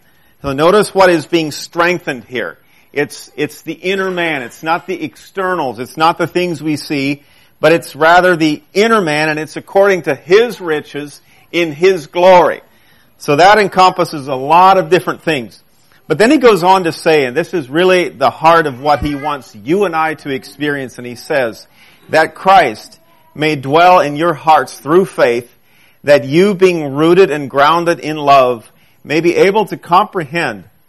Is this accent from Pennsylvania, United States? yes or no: no; Ohio, United States; Yeah, we're from Holmes County. We live right there in Berlin, the capital of Holmes County. And so that's where we're from.